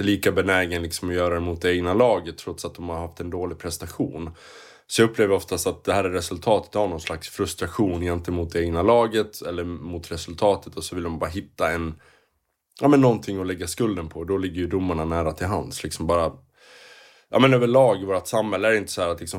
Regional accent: Sweden; att det här fokuset som vi har hemma i Sverige på domarkåren inte är på samma nivå.

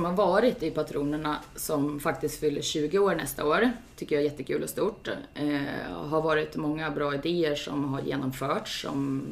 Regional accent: Sundsvall, Västernorrland County, Sweden; born there; also born or lived in Gothenburg; Jag är ju född här i Sundsvall. Och har bott i Göteborg. Flyttat tillbaks hit för 2 år sedan.

